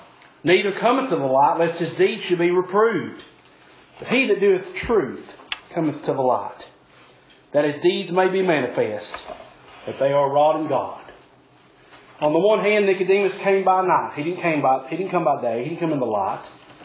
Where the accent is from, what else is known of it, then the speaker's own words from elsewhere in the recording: United States; Yeah, I'm an American, proud to be an American.